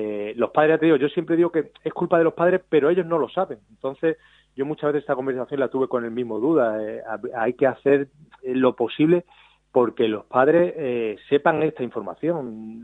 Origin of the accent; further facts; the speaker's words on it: Málaga, Andalusia, Spain; si yo tuviera un hijo y soy de Málaga, si mi hijo tiene condiciones, querría que jugara